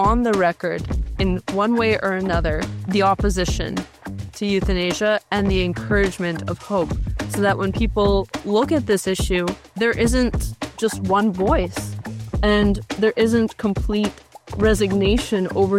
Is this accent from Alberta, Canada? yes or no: yes; Calgary, Alberta, Canada; I'm from Calgary, Alberta, so the Rocky Mountains of Canada, and I really love hiking in the Rockies